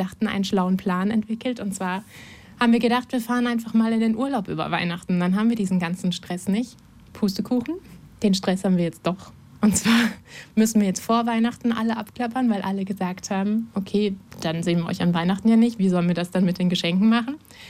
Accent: Dortmund, North Rhine-Westphalia, Germany; moved away as an adult; now in Munich, Germany; Nur seit ich in München wohne, ich bin vor 5 Jahren hierher gezogen, ist es echt zu einer puren Hölle geworden. Ich komme ursprünglich aus Dortmund, meine ganze Familie wohnt in Nordrhein-Westfalen.

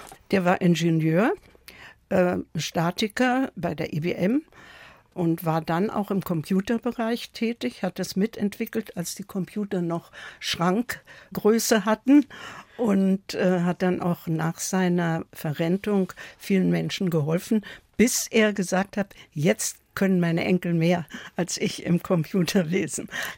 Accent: Berlin, Germany; born there; now in Munich, Germany; In Berlin habe ich studiert, da ist auch mein Geburtsort.

